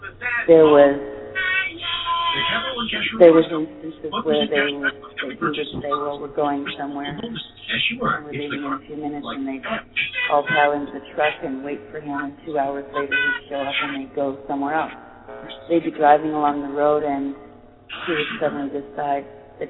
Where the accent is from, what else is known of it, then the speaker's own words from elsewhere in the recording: Florida, United States; I'm from Florida